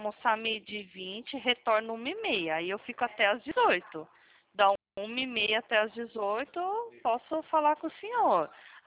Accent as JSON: {"language": "Portuguese", "region": "São Paulo", "country": "Brazil", "said": "Eu sou de São Paulo"}